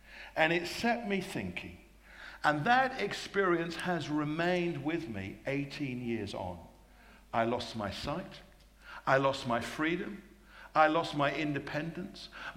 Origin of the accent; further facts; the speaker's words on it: United Kingdom; So being British, we were organized for first thing in the morning